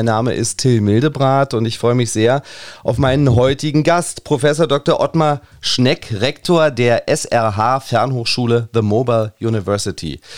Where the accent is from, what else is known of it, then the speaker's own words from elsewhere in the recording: Berlin, Germany; Und gerade wir als Berliner, wir haben ja auch einige Stadtteile, wo man diesen Dialekt natürlich auch bestens und sehr, sehr häufig hört.